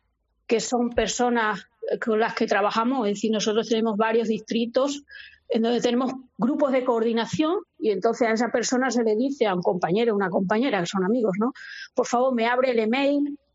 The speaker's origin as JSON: {"language": "Spanish", "town": "Guareña", "region": "Extremadura", "country": "Spain", "tie": "born or raised there"}